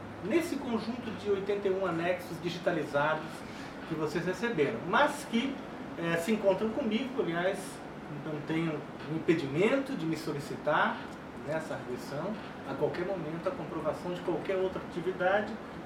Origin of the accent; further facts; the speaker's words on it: Florianópolis, Santa Catarina, Brazil; eu estudei em várias escolas públicas aqui da cidade de Florianópolis. Eu nasci em Florianópolis, em 1965.